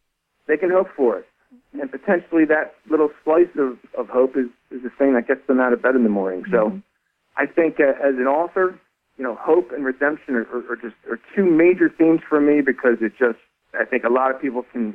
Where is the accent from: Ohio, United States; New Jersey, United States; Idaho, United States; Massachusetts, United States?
New Jersey, United States; It's not hard to be a … fan when you're born and raised in New Jersey.